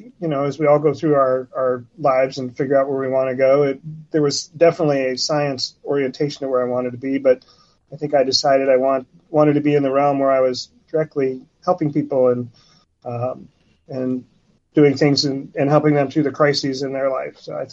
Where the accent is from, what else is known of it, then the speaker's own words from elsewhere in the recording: Colorado, United States; I'm originally from Colorado.